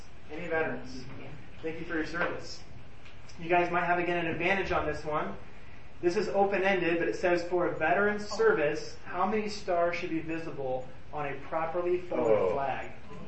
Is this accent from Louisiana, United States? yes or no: no; Elkhart, Indiana, United States; I'm from Elkhart, Indiana, and I went to school at the University of Indianapolis.